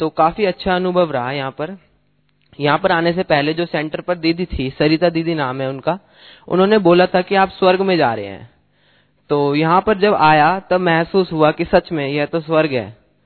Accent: Delhi, India; मैं यहाँ दिल्ली से आया हूँ।

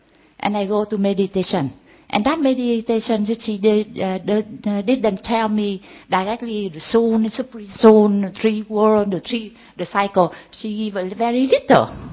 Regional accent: Vietnam; I'm from Vietnam.

